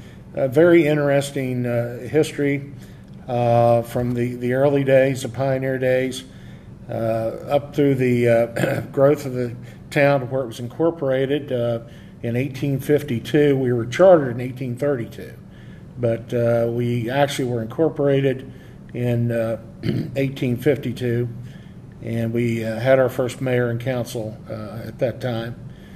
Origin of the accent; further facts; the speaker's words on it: Ripley, West Virginia, United States; It's always great to talk about my hometown of Ripley.